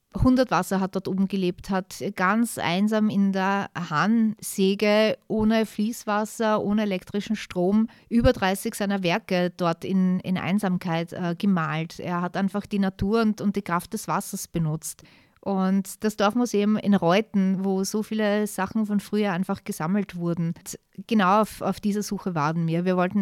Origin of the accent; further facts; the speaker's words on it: Heiligenstein, Lower Austria, Austria; Ich bin in der Kellergasse aufgewachsen, Heiligensteiner Warte.